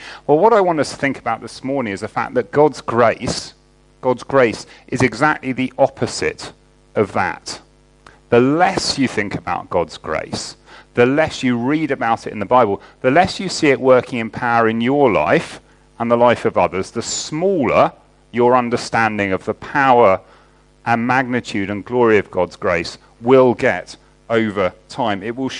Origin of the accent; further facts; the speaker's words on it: East of England, United Kingdom; Now, I've lived in the West Country since I was a student, but I grew up in Hertfordshire, just north of London, which meant that summer holidays, half terms and so on, were always regular trips into London to see the sights.